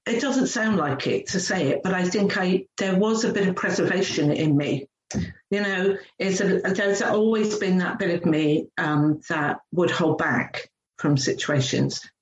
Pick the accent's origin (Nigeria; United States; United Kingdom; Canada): United Kingdom; England; I'm a real working class girl. That's how I grew up in England.